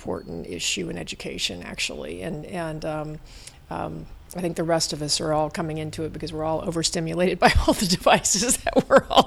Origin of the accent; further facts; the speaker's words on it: Chicago, Illinois, United States; I mean, I'm from Chicago, and I was on the Chicago Public School Board for 2 years